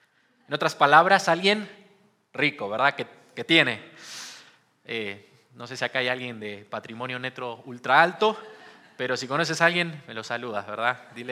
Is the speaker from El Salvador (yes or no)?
no; Argentina; Hace un par de días nomás, soy argentino, como saben